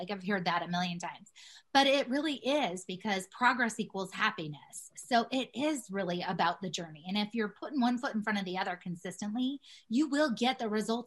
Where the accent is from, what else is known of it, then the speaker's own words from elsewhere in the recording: Denver, Colorado, United States; I grew up in Southwest Denver, totally in the hood.